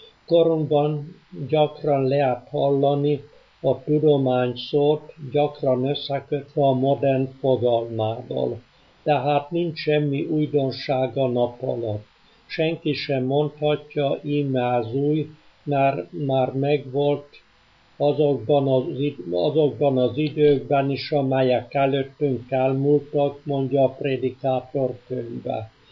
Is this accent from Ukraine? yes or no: no; Vas, Hungary; born there; also born or lived in Kőszeg / Paraguay; elmondom, hogy Vas megyébe születtem, hogy mikor, azt jobb elhallgatnom